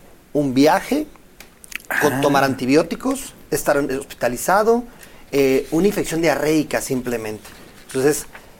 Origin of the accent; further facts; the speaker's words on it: Guanajuato, Mexico; De Guanajuato.